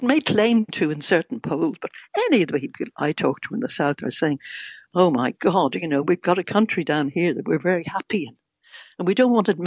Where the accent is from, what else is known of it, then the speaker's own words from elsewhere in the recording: Ireland; moved away as an adult; now in United Kingdom; because I am Irish. I feel very British too. But in the end, I live in Britain. I've lived here for 50 years